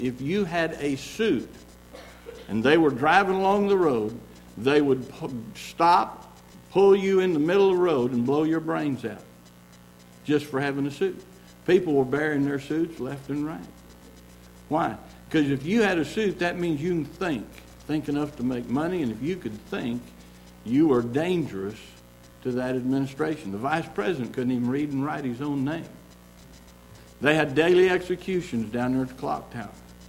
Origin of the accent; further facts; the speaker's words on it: Kansas, United States; I mean, I was born and raised in Kansas on a hog farm.